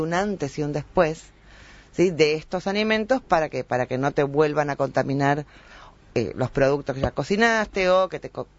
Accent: Buenos Aires, Argentina; soy de Buenos Aires

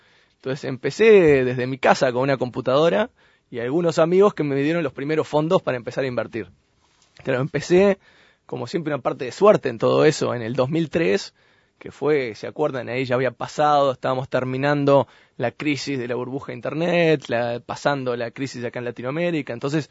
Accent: Switzerland; moved away as an adult; also born or lived in France / United States; now in Uruguay; estuvimos unos 2 años ahí en París. Y después encontré trabajo en Suiza. Entonces crecí después en Suiza, donde me quedé unos 8 años, empecé la universidad.

